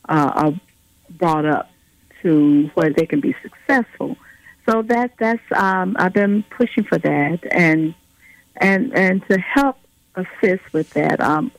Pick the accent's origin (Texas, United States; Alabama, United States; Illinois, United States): Alabama, United States; Birmingham; Well, I am from Birmingham, of course, and I am the Democratic nominee for governor. Born and raised here in Birmingham, I am a mom, a grandmom, and a great-grandmother, five.